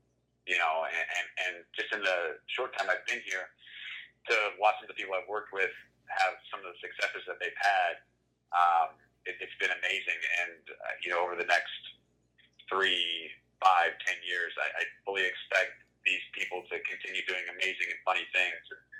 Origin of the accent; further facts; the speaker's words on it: Kansas, United States; a kid growing up in Kansas, it was like, right, you want to be an actor.